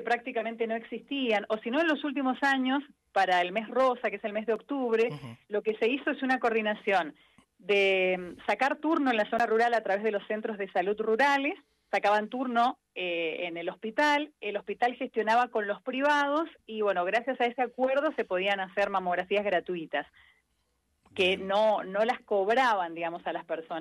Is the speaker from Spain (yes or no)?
no; San Rafael, Mendoza, Argentina; born there; now in Malargüe, Argentina; en realidad no soy malarguina, yo habito esta tierra, yo nací en San Rafael, pero hace muchos años, hace casi 21 años que vivo acá